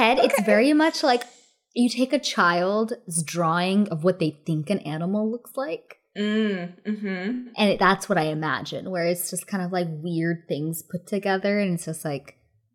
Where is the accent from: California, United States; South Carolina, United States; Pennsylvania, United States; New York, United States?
California, United States; I feel like growing up in California and then also just going and visiting tropical places a lot, I have dealt with ants a lot.